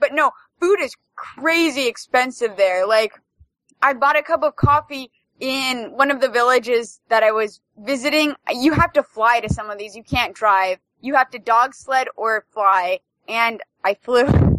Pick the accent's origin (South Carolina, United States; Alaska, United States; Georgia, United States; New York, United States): Alaska, United States; I was born in Alaska, and I've almost always lived here, but I've been around and lived in the lower 48 for a little bit.